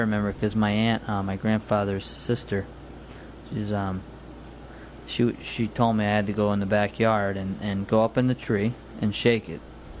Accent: New York, United States; Yeah, man, I grew up in Hudson Valley, and we have them.

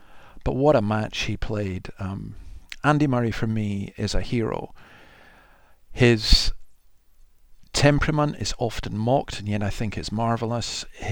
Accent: Scotland, United Kingdom; something that makes me feel very proud as a Scot

